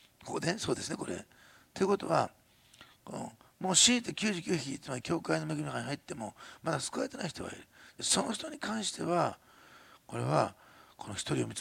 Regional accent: Osaka, Japan; まあ大阪生まれの大阪育ちだから、すいません、もうご了解ください、長崎人の方々

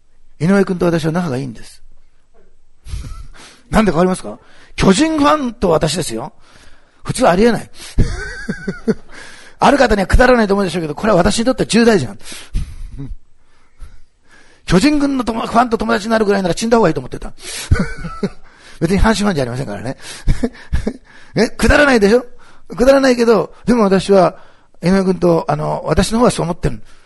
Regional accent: Kansai, Japan; で私は関西の人間ですからね、関東系は苦手なんですよね。

